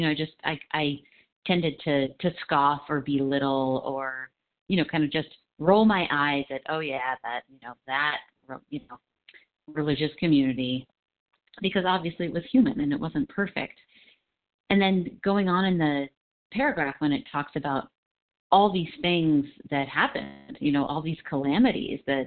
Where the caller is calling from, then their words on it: Colorado, United States; I am calling from Colorado.